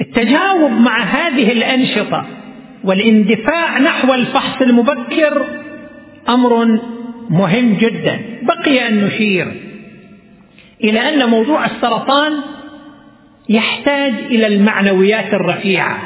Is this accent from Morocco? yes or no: no; Qatif, Eastern Province, Saudi Arabia; وعندنا في القطيف والحمد لله من سنة 1430، يعني قبل 8 سنوات، افتتح عندنا في القطيف